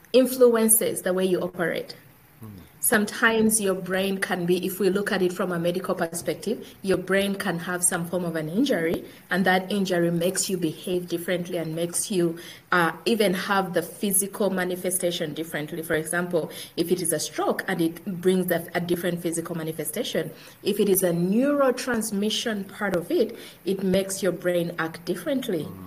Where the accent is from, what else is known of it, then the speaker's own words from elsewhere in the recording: Uganda; moved away as an adult; now in United States; I am born and raised in Uganda, and I've been in the US for about, I want to say, 22 years now, since 99. So half of my life has been here.